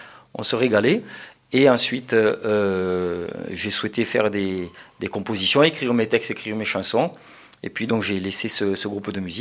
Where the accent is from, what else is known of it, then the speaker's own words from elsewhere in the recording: Occitanie, France; born there; puisque je suis né ici en Occitanie